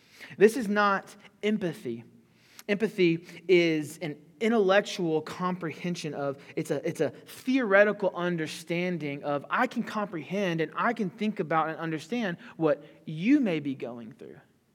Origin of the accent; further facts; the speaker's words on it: the South, United States; Now, I'm from the South.